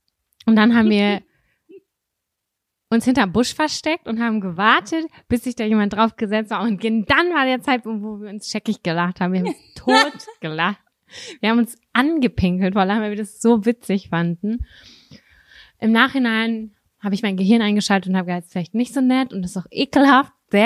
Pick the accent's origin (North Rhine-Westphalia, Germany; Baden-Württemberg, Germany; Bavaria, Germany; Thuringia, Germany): North Rhine-Westphalia, Germany; Lübbecke; Und zwar habe ich damals in Lübbecke als Kind in der Nähe von der Kirche gewohnt, weißt du?